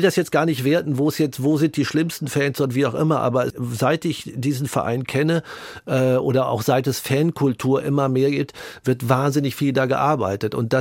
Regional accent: Hagen, North Rhine-Westphalia, Germany; Und bei mir war es so, ich bin in Hagen auch groß geworden. Wir sind oft umgezogen.

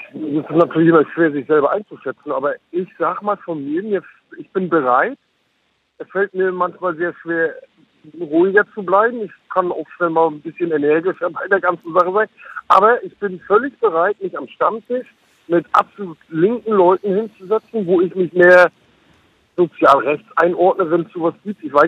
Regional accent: East Germany, Germany; moved away as an adult; now in Kiel, Germany; Ich bin in der DDR aufgewachsen. Nach der Wende hat mich dann hier oben nach Kiel verschlagen und so weiter. Bin 50 Jahre alt

